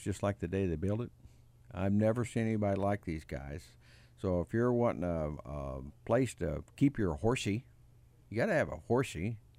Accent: Missouri, United States; I'm from Missouri. You have to show me.

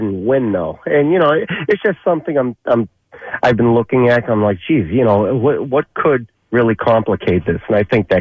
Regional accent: Massachusetts, United States; accent: Boston; And you love my Boston accent. I know that.

